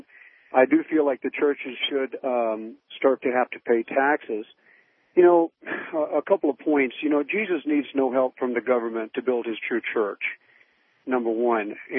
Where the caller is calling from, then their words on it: Santa Fe, New Mexico, United States; Santa Fe, New Mexico.